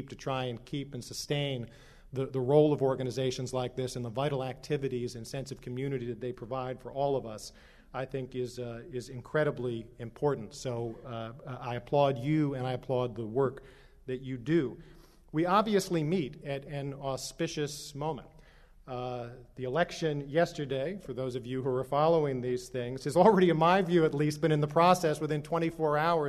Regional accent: Los Angeles, California, United States; remember, I'm from Los Angeles

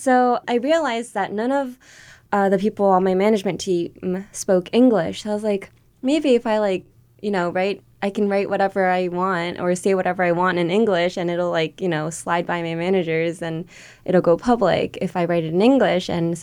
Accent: United States; So I grew up in America all my life before I started this career, which was 7 years ago. And by then, I didn't really know how to speak perfect Japanese. Both my parents are Japanese

